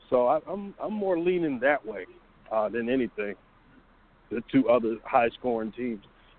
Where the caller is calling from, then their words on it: Atlanta, Georgia, United States; I'm in Atlanta.